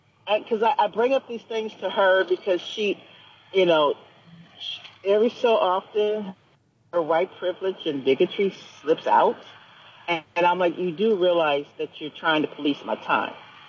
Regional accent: Los Angeles, California, United States; I grew up in South L.A. in the middle, during the, you know, at the height of the crack wars.

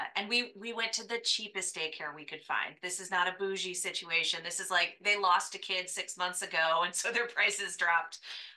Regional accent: Minnesota, United States; also born or lived in San Francisco; now in Chicago, United States; No, I was born in San Francisco, raised in Minnesota, nice. And then hopped all around.

